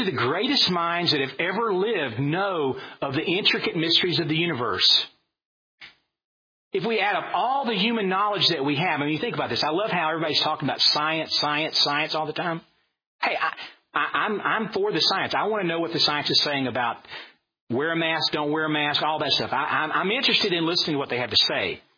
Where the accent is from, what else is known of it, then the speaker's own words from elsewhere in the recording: Georgia, United States; born there; I'm 24 years old. I was born in Georgia.